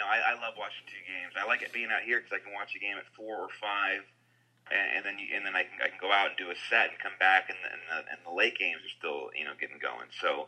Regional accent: Pennsylvania, United States; I watch football very sparingly because I'm from Western PA, so it's the rules.

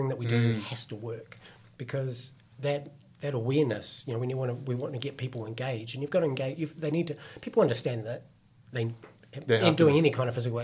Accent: New Zealand; I'm a Kiwi, so which is why I've got this horrible accent

